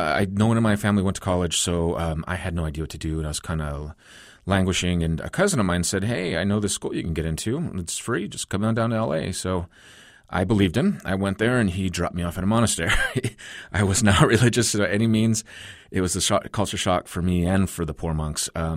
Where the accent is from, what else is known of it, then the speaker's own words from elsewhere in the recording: Fresno, California, United States; also born or lived in Los Angeles; it's about L.A., where I was originally born. And then I'm flipping through, and there's this article in Fresno Poets. This is about 95-ish. And I was just so stunned. I wasn't into poetry, but, like, here is my hometown now, Fresno